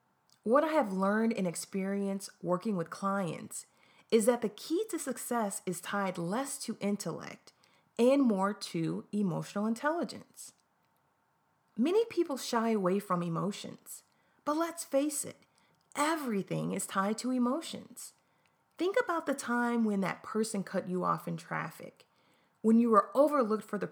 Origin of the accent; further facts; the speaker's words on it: Tennessee, United States; would later graduate from Tennessee State University, which is a great school and is located in my home state